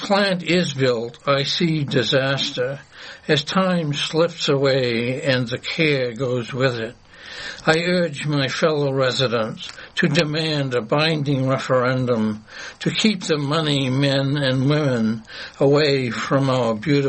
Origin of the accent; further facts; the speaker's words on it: Rockland, Maine, United States; I was born in Knox Hospital, grew up here, and have been back for 10 years. I love Rockland.